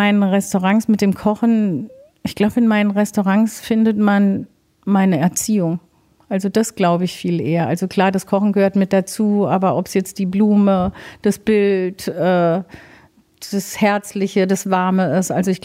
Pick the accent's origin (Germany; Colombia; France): Colombia; Medellín, Antioquia; ich bin mit 4 Jahren, haben meine Eltern mich mitgenommen nach Kolumbien. Also ich bin gar nicht in Deutschland erstmal aufgewachsen, sondern in Medellin. Und da bin ich aufgewachsen und da habe ich die Esskulturen sozusagen kennengelernt.